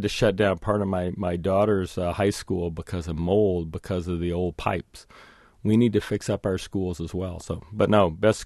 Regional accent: Oklahoma, United States; I grew up in Oklahoma and lived near refineries that would blow up on a regular basis or have explosions.

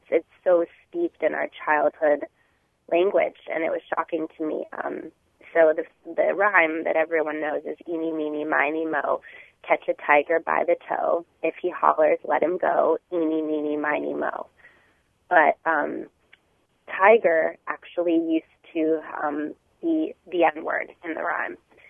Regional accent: Ohio, United States; And I'm from Ohio originally, and one of my favorite ginger ales is Sioux City Ginger Ale.

